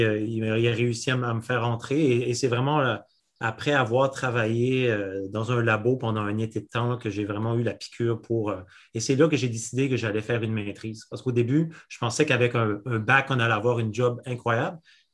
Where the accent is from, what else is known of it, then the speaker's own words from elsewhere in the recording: New Brunswick, Canada; Donc, premièrement, je viens du Nouveau-Brunswick